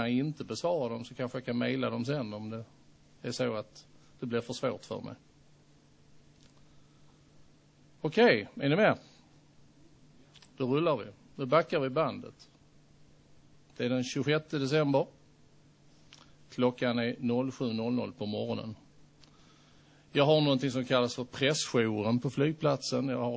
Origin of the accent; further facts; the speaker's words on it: Kiruna, Norrbotten County, Sweden; Jag är från Kiruna som alla hör. Jag brukar få frågan, är du från Skåne? Nej, så. Definitivt inte. Jag har bott här uppe sedan 1987 faktiskt och behållit den sköna dialekten.